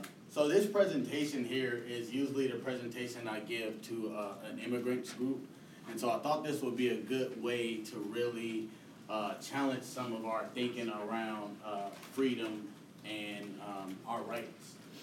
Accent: Chicago, Illinois, United States; Well, I didn't know, I mean, we're from Chicago. I didn't know the laws.

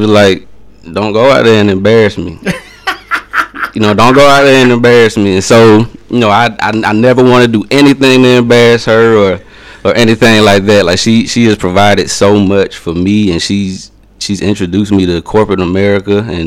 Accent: Columbus, Georgia, United States; But as far as I go, I grew up here in the Columbus area. I went to school at Dawson Elementary. I went to Arnold Middle School. I went to Jordan High School.

